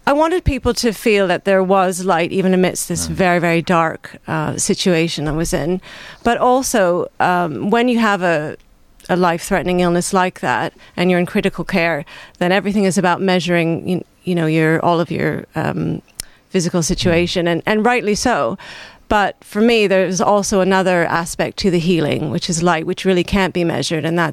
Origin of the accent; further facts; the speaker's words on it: Canada; now in United Kingdom; As you can hear from my accent, I'm from Canada, so my family's in Canada.